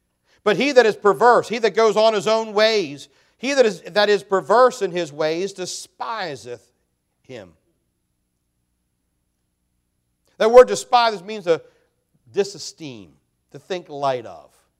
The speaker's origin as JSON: {"language": "English", "town": "Snydersburg", "region": "Maryland", "country": "United States", "tie": "born or raised there", "said": "When I grew up down in Snydersburg"}